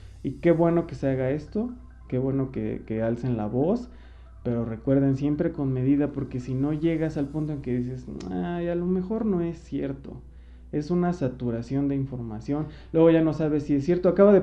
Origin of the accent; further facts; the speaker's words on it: Mexico; somos ciudadanos de México, que también vivimos esta inseguridad